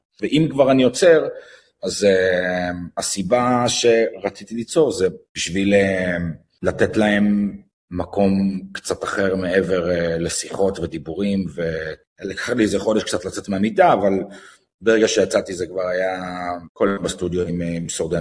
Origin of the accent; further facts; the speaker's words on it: Los Angeles, California, United States; מגיע מלוס אנג'לס, ואני לא יודע כלום, ושום דבר.